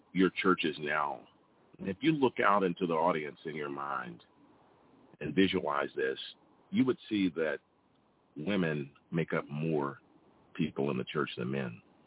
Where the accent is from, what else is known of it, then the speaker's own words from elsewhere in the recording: Greeneville, Tennessee, United States; in my hometown of 2,000 people in Greenville, Tennessee, where everyone knows everyone and everyone knows your phone number